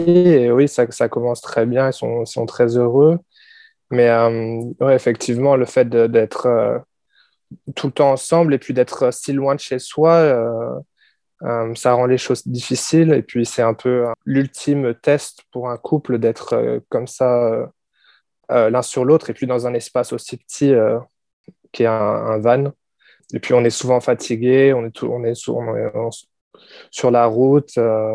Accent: Lyon, Auvergne-Rhône-Alpes, France; now in Melbourne, Australia; je viens de Lyon, en France. J'ai déménagé à Melbourne en 2017 et j'y suis depuis. Je suis retourné en France un peu l'année dernière, mais je suis resté à Melbourne depuis 2017, globalement.

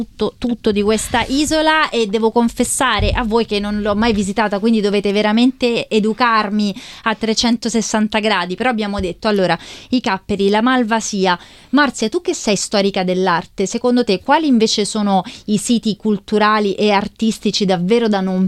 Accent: Rome, Lazio, Italy; io sono di Roma

